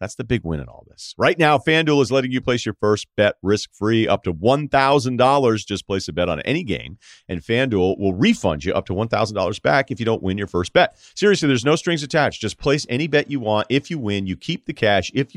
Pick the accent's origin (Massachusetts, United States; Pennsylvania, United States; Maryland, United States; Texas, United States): Massachusetts, United States; When I told my friends, because we're all from Massachusetts, that I was going to be talking with you this week